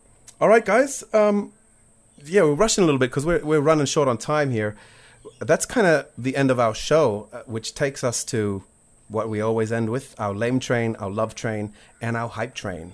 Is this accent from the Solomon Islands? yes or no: yes; Solomon Islands; See, as a lot of you guys know, I grew up in the Solomon Islands.